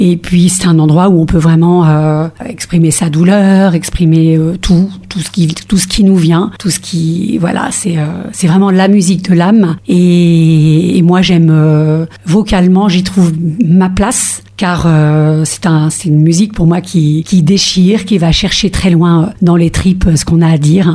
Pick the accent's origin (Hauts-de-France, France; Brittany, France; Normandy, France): Normandy, France; Le Havre; quand j'étais au Havre, hein, puisque je suis originaire du Havre.